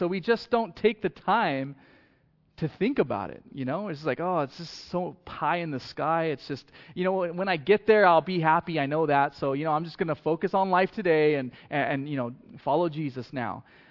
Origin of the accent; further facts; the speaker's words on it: United States; I'm from the United States of America, right? I'm an American citizen.